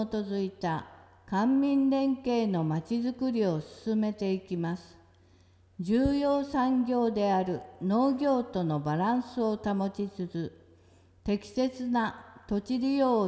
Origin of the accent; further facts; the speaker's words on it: Uki, Kumamoto, Japan; 私は宇城市に生まれ、宇城市で育ち、宇城市で生活してまいりました。